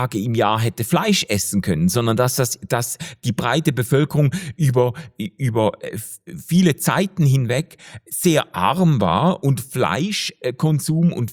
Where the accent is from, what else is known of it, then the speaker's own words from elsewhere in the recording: Switzerland; wenn wir als Schweizer Wohlstandsbürger über Fasten reden